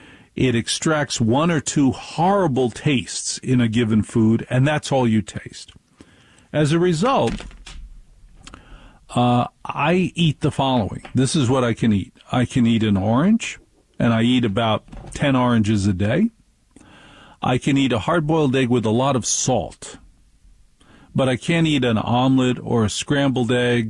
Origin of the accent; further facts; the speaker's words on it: New Jersey, United States; I'm from Jersey. We eat hot dogs with ketchup.